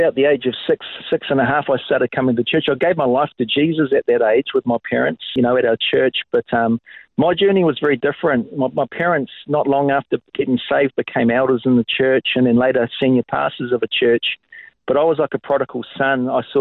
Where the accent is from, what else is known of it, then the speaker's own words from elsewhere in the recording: Whakatane, Bay of Plenty, New Zealand; born there; also born or lived in Australia; I'm actually a Kiwi, born in New Zealand in a town called Whakatane, 1972, so I'm 52. I lived in Australia for 10 years, but New Zealand's my home, Pastor Matt, and I'm currently here, but I minister in Australia a lot.